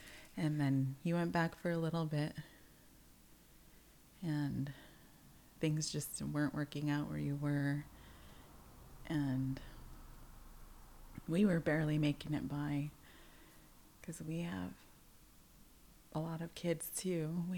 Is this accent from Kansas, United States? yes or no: no; Taholah, Washington, United States; I am from Tohola. I come from the territory of the Quinault tribe. From my paternal side, my maternal side's First Nations Musqueam, the Hunkaminam people